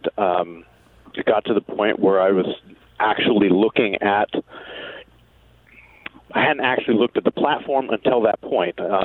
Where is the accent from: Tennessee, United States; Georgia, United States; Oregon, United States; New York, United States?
Oregon, United States; Pendleton; moved away; One example would be when I moved to Oregon as a teenager. I grew up in Pendleton